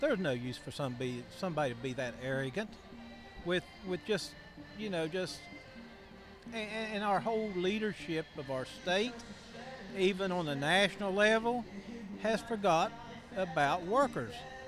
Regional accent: Cabin Creek, West Virginia, United States; I'm from Canoe County. … I'm from Cabin Creek, Charleston area.

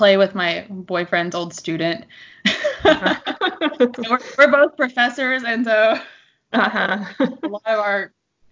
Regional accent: Ohio, United States; That's and then Candom Park, which are things that I grew up with because I grew up in Southern Ohio.

